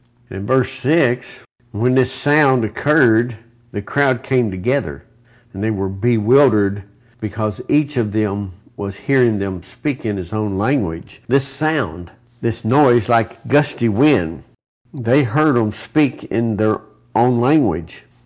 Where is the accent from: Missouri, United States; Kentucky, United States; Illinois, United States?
Kentucky, United States; Well, I'm from Kentucky, and my dialect reveals that, the way I pronounce my words, the way I speak.